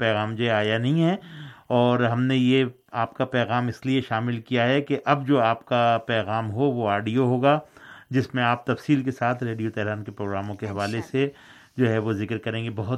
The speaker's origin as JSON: {"language": "Urdu", "town": "Hyderabad", "region": "Sindh", "country": "Pakistan", "said": "میں تو حیدرآباد سندھ کا رہنے والا ہوں"}